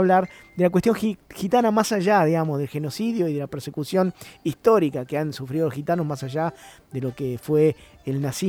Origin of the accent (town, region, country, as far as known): Argentina